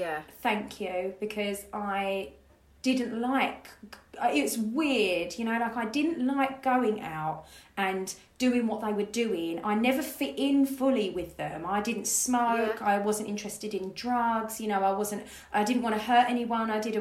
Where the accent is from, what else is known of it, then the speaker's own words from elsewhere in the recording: Grays, East of England, United Kingdom; You know, you're from Basildon, I'm from Grays.